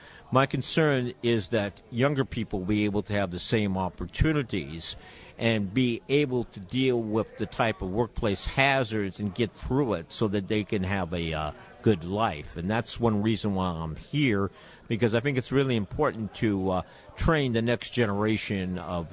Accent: Oakland, California, United States; training on health and safety here in Oakland, and I'm really delighted that AFGE 12th District have come to my hometown.

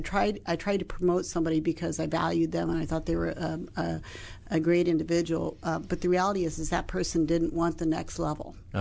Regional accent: Omaha, Nebraska, United States; Omaha, Nebraska.

